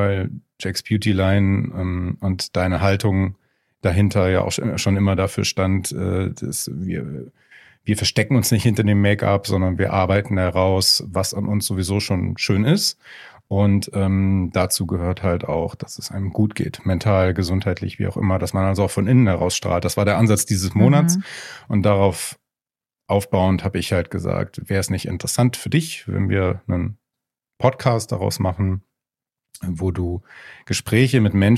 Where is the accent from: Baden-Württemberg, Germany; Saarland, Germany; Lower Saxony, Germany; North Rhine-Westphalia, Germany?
North Rhine-Westphalia, Germany; Hilden; born there; also born or lived in Hamburg; now in Berlin, Germany; komme gebürtig aus der Gegend von Düsseldorf bei Hilden, vielleicht kennen das ja ein paar Leute, und bin 2009 über Umwege Hamburg dann nach Berlin gezogen.